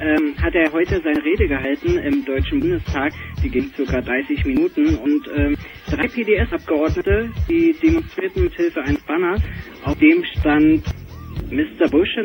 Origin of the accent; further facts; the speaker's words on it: Berlin, Germany; ich bin ein waschechter Berliner